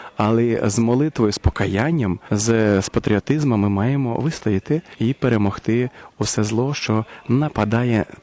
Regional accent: Nadvirna, Ivano-Frankivsk Oblast, Ukraine; я кажу, я також з Надвірної

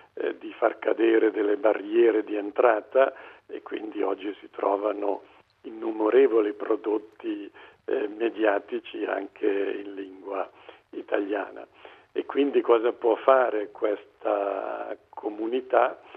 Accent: Switzerland; Io che parlavo da svizzero, da economista tra l'altro e non da linguista

